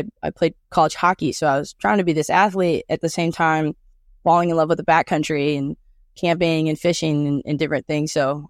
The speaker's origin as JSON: {"language": "English", "town": "Kalispell", "region": "Montana", "country": "United States", "tie": "born or raised there", "said": "Yeah, I was born and raised in Kalispell, so northwest part."}